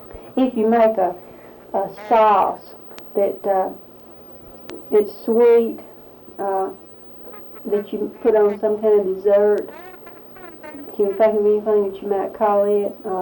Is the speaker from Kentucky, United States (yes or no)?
yes; Louisville, Kentucky, United States; I guess growing up in Louisville, as I did